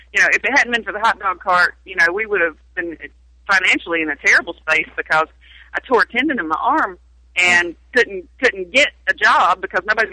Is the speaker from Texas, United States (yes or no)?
no; North Carolina, United States; I am from the mountains of Western North Carolina